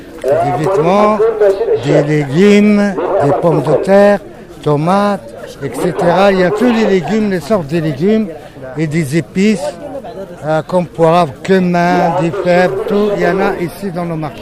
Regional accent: Zagora, Drâa-Tafilalet, Morocco; je suis de la région, je connais tout le monde me connaît. Ah oui, c'est mon pays natal, Zagora.

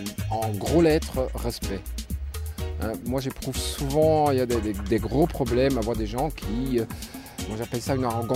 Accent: Luxembourg; born there; Je suis né en Luxembourg, mais je ne me vois pas luxembourgeois non plus. Je me vois vraiment comme citizen du monde, comme on dit. Je voyage depuis presque 20 ans maintenant, non-stop, dans tous les continents du monde.

